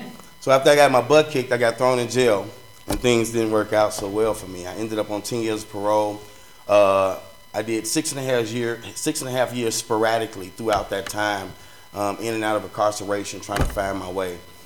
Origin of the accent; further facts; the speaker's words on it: Chicago, Illinois, United States; So I grew up in a different kind of setting. I grew up in Chicago.